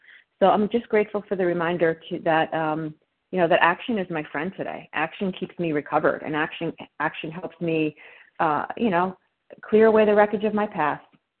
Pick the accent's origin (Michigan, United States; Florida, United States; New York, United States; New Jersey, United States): New Jersey, United States; Good morning, everyone. … I'm from South Jersey.